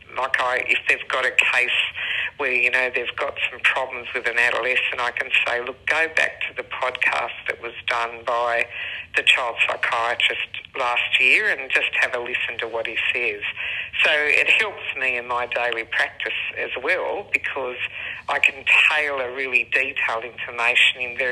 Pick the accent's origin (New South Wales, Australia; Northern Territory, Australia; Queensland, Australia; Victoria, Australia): New South Wales, Australia; Tamworth; So because we're in the regions, and I grew up in Tamworth